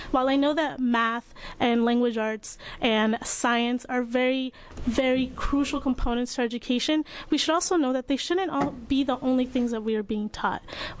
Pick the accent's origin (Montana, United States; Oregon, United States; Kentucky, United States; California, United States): Oregon, United States; Hillsboro; I am a senior at Glencoe High School, and I am from Hillsboro, Oregon.